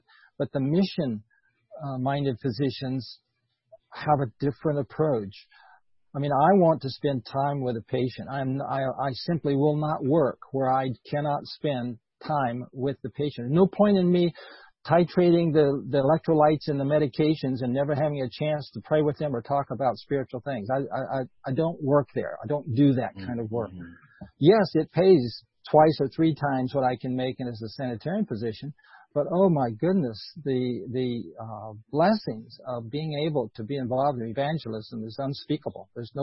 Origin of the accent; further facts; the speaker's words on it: Virginia, United States; came back to my home state of Virginia